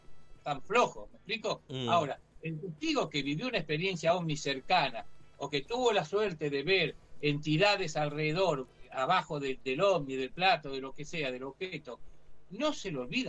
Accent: Ensenada, Buenos Aires Province, Argentina; soy de Ensenada, soy de Ensenada.

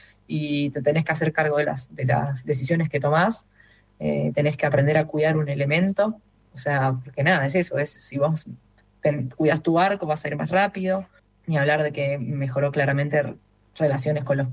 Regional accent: Buenos Aires, Argentina; now in Escobar, Argentina; Yo soy una porteña que vive en Escobar, pero que no volvería a vivir en la ciudad. Llevo más años de porteña

